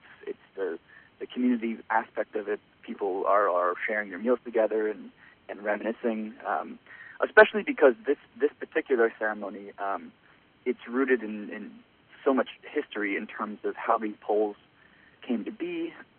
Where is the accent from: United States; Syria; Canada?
United States; Tuaco, New Jersey; I grew up in a town that was named after it's a native word. I grew up in Tuaco, New Jersey, and I could not tell you what Tuaco means